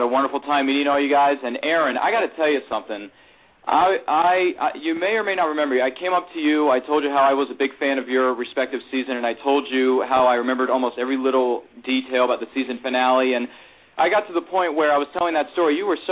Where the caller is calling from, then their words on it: Towson, Maryland, United States; I'm calling from Towson, Maryland.